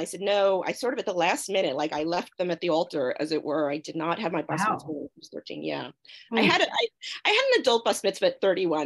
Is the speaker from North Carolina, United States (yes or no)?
no; Long Island, New York, United States; I grew up on Long Island. I'm an 80s kid. And I grew up in what I think is a fairly typical American Jewish milieu